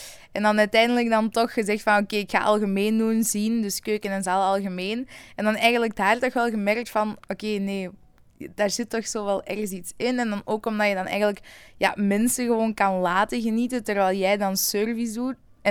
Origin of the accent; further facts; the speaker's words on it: Vosselaar, Antwerp, Belgium; ik ben zelf afkomstig van Vosselaar. Ik woon daar dus ook nog tot op dag van vandaag.